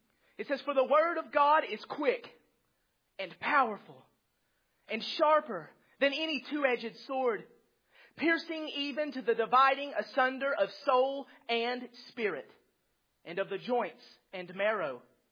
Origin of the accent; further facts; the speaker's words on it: the South, United States; I'm from the South, I say Renaissance.